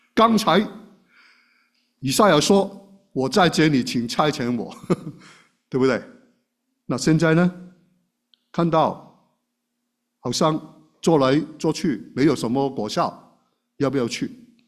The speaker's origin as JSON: {"language": "Chinese", "region": "Guangdong", "country": "China", "second_language": "Chinese", "said": "我的是很普通的普通话，他们是 好像大家说的普通话都很好，我的是，我们广东人说慢车兵的"}